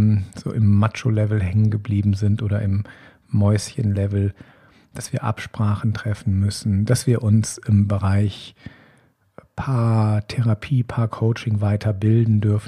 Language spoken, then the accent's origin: German; Rhineland, Germany; die Prägung, die ich einfach hier bei uns im Rheinland mitbekommen habe, in dieser, ich sag mal, rheinisch-katholischen Kirche. Da war sehr viel Bodenständigkeit, sehr viel Heimat.